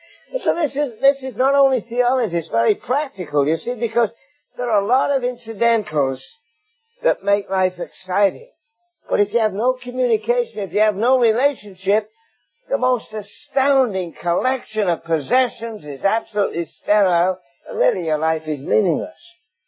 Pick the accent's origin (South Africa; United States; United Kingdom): United Kingdom; England; accent: English; I hope you get my English accent a little bit